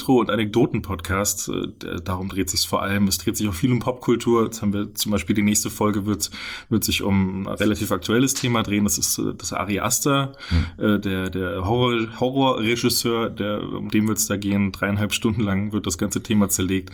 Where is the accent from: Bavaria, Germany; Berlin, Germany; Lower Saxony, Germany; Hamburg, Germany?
Bavaria, Germany; Moosburg; now in Fulda, Germany; Ich bin in Moosburg geboren. Mhm. Moosburg an der Isar, das ist in der Nähe von München.